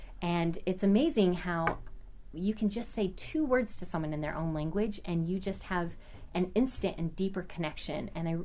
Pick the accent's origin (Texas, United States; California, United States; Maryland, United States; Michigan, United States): California, United States; here I am, this, you know, little blonde girl growing up in Orange County